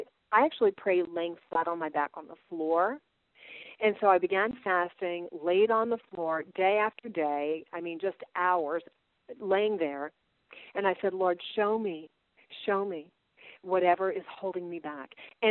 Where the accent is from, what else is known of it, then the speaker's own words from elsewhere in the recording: New Jersey, United States; And because I'm from New Jersey, God really, like, is just straight up with me.